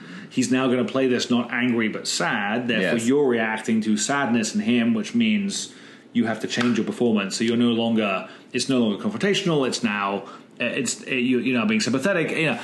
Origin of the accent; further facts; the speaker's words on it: United Kingdom; I'm British. What do we know?